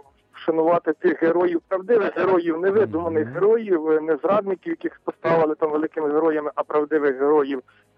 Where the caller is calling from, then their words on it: Vinnytsia Oblast, Ukraine; з Вінницької області.